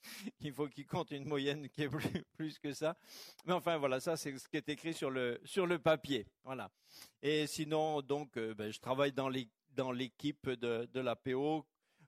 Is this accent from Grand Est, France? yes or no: yes; Mulhouse, Grand Est, France; je viens de Mulhouse.